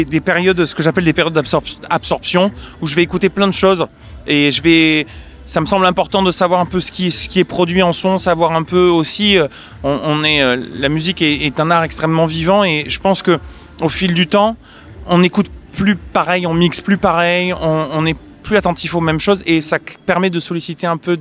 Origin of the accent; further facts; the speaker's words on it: Bordeaux, Nouvelle-Aquitaine, France; On est de Bordeaux, mais on joue partout, évidemment, en France